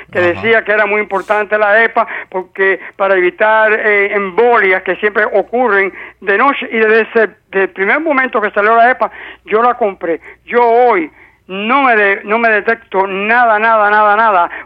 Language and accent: Spanish; Cuba; moved away; Cuando salí de Cuba eran 5'5", ahora soy 5'2.75".